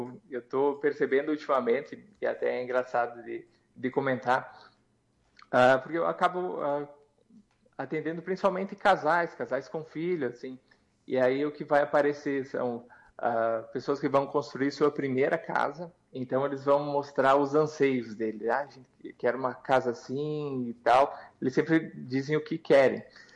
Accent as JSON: {"language": "Portuguese", "town": "Ciríaco", "region": "Rio Grande do Sul", "country": "Brazil", "tie": "born or raised there", "lives_now": "Porto Alegre, Brazil", "said": "Eu sou natural de Siríaco e eu atendo basicamente metade do mês ali na região de Siríaco, mas no fim do ano passado eu também comecei a atender aqui na região de Porto Alegre. Me mudei para Porto Alegre"}